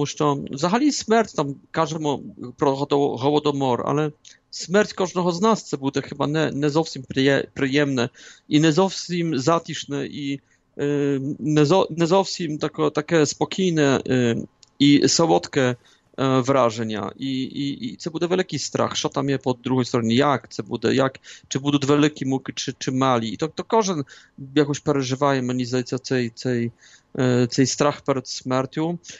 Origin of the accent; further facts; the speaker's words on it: Poland; Ukrainian is a second language; Ми, Поляки, не вміли карати наших зрадників.